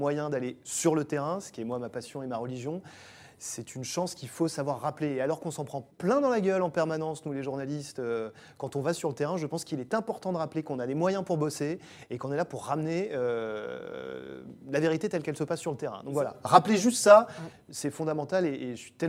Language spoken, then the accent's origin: French; Brittany, France; Moi, j'ai grandi en Bretagne, dans un département où il y a énormément d'abattoirs